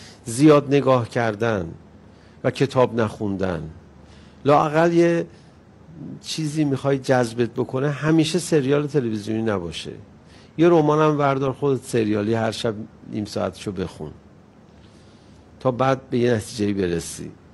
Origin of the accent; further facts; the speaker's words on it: Iran; بهم برخورد به عنوان یه ایرانی، گفتم من به عنوان یه ایرانی اینو حذف کنم